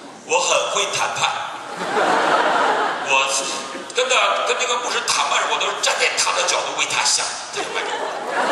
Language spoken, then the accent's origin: Chinese; Northeast China, China; 我这东北人最怕冷